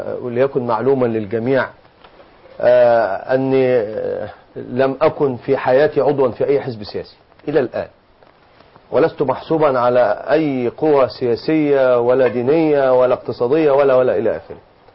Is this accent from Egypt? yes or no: yes; Egypt; احنا كعلماء مصريين،